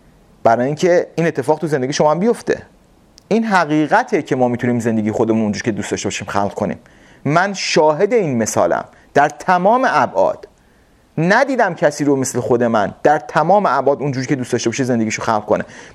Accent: Qom, Iran; ما توی خونمون یه کولر نداشتیم توی قم، یعنی یه لباس درسته من نداشتم، یه کفش نداشتم برم مدرسه

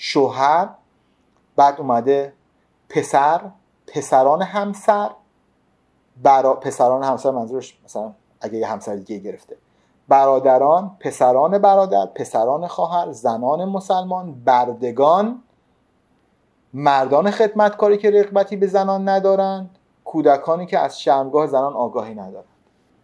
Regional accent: Qom, Iran; also born or lived in Tehran; بسیار مذهبی در شهر بسیار مذهبی قم بزرگ شدم، تهران به دنیا آمدم، قم بزرگ شدم و تا 20 سالگیم هم در شهر مقدس قم، شهر خون و قیام، علم و اجتهاد من بزرگ شدم. تو تمام دوران تحصیلم در شهر قم،

